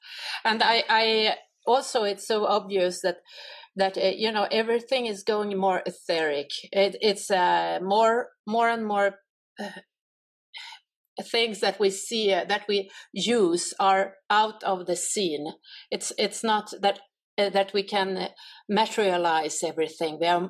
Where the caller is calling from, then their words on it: Sweden; From Sweden.